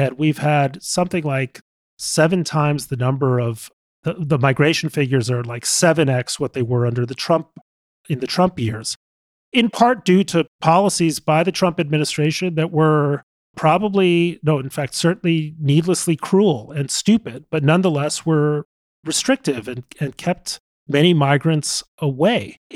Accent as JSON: {"language": "English", "region": "Mexico City", "country": "Mexico", "tie": "born or raised there", "said": "Yeah, I grew up in Mexico City. My grandparents moved to Mexico in the 30s, and my father was born there and was a Mexican-American dual passport citizen holder. But my formative years were in Mexico City."}